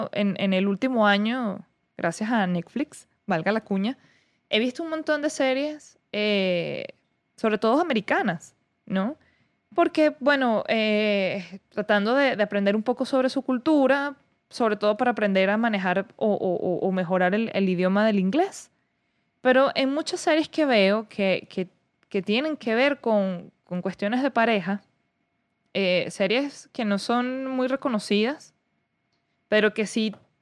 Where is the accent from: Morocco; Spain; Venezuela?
Venezuela; para mí, que yo soy venezolana de a pie